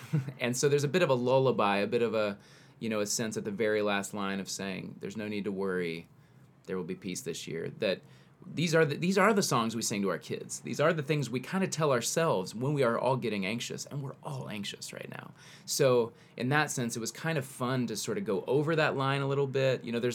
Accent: the South, United States; We're from the South.

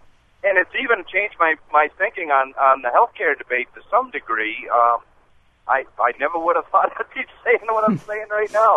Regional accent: Massachusetts, United States; now in Vermont, United States; I'm from New England, grew up in Massachusetts, moved to Vermont in the 80s

